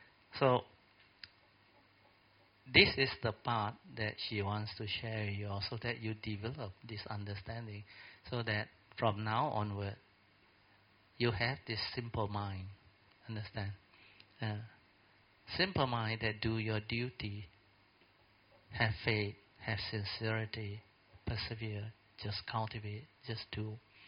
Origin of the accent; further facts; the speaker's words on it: Alor Setar, Kedah, Malaysia; English is a second language; Then I'm from Alostar.